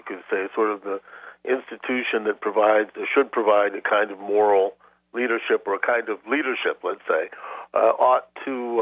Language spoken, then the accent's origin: English; Detroit, Michigan, United States; And I grew up in Detroit as a Tigers fan, so, of course, I knew about Ty Cobb.